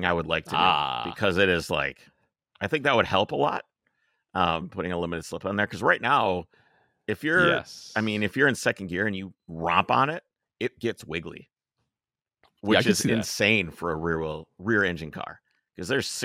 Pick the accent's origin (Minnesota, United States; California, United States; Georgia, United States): Minnesota, United States; Where are you from, man? Oh, I'm from Minnesota.